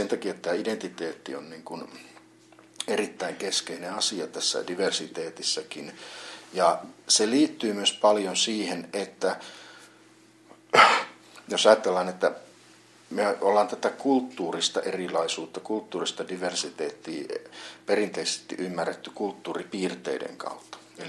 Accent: Jyväskylä, Central Finland, Finland; jyväskyläläisyys, olen syntynyt Jyväskylässä, mitä se mulle ja asunut täällä koko ikäni, mitä se mulle merkitsee. Toisaalta sitten mä olen mies, akateemisesti koulutettu, tietyn ikäinen, eli keski-ikä

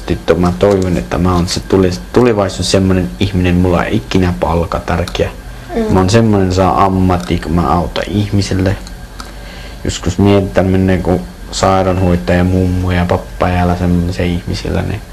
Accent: Kabul, Afghanistan; Finnish is a second language; now in Finland; Mä oon Afganistanista. Mhm. Joo. Syntyi Kabulissa.

